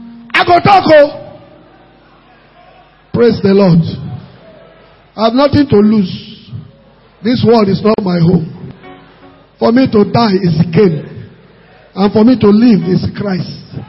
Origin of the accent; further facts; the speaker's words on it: Nigeria; I came from Nigeria.